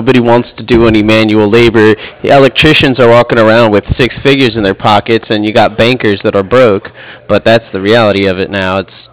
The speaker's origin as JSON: {"language": "English", "town": "Manhattan", "region": "New York", "country": "United States", "said": "Yeah, I'm from Manhattan originally, so."}